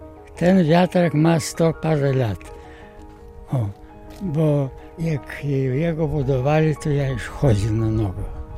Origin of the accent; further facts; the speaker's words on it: Dąbrowa Białostocka, Podlaskie Voivodeship, Poland; also born or lived in Jesionówka; No ja urodziłem się we wsi Jesionówka … matki Emilii. Do szkoły poszedłem podstawowej tu w Dąbrowie.